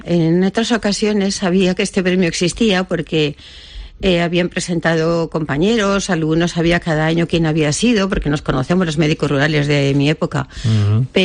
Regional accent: Valencia, Valencian Community, Spain; Yo he vivido siempre en Valencia, soy de Valencia.

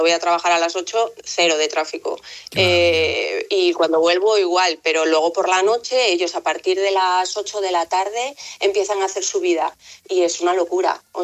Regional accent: Spain; yo soy un poco exótica porque encima soy rubia y ojos azules, no soy muy española, la verdad. Entonces aquí es como que soy muy exótica

